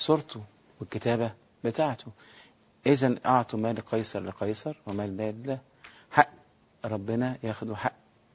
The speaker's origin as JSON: {"language": "Arabic", "country": "Egypt", "said": "ما احنا بيتنا مصر، بلدنا مصر،"}